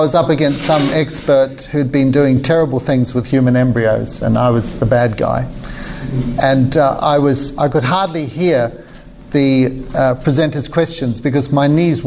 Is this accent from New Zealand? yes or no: yes; New Zealand; So where do I come from? I, you know, I'm a New Zealander.